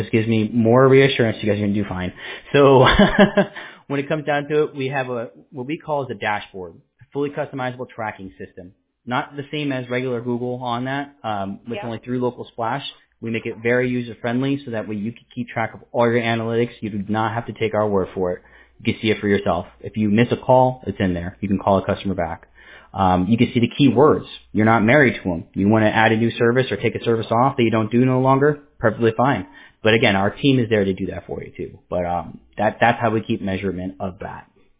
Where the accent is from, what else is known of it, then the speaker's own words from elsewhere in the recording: New York City, New York, United States; born there; Yeah, I was born in the Bronx, New York, don't worry.